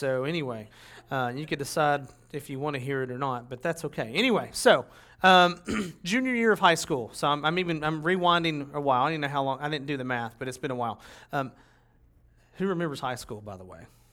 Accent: Tennessee, United States; I'm from Tennessee, so I'm going to say Southern very pointedly.

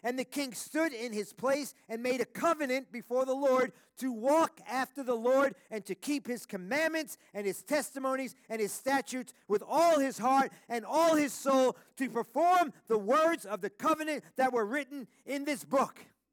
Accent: United States; I'm not big on kings. I'm more of a president guy, you know, because I'm American.

